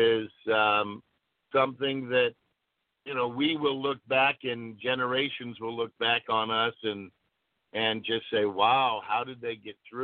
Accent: Hollywood, California, United States; Well, it's all about growing up in Hollywood.

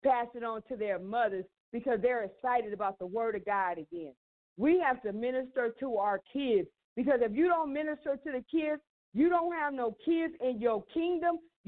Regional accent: West Hollywood, California, United States; now in Savannah, United States; I grew up in West Hollywood, California.

